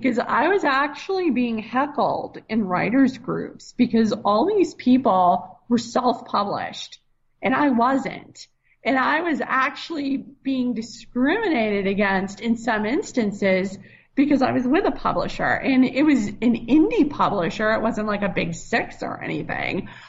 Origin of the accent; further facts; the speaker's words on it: Boston, Massachusetts, United States; also born or lived in New York City; especially growing up, being born in New York City and growing up in Boston